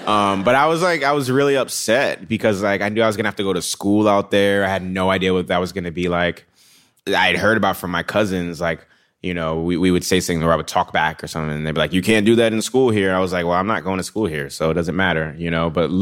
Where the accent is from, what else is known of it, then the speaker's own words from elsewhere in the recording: New York, United States; you know, when you grow up like where I grew up in the Bronx, the South Bronx.